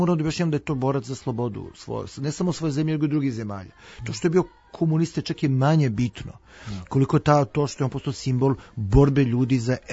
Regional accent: Šabac, Šumadija and Western Serbia, Serbia; ja sam odrastao u Šapcu.

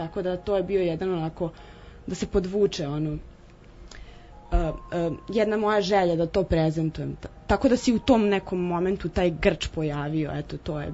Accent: Serbia; osuđen si na takav zdravstveni sistem kakav je kod nas u Srbiji, i to je to.

